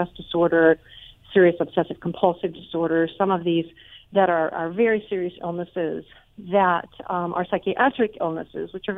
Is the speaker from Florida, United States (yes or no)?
no; Nebraska, United States; moved away as an adult; now in Washington, United States; I mean, I'm from Nebraska originally, and I left Nebraska in 1992 to be able to go to the Pacific Northwest